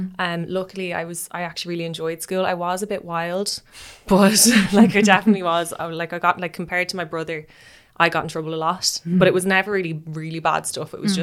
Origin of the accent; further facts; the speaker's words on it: Ireland; because when you're in that kind of category of being called an Irish model or doing the pageants and all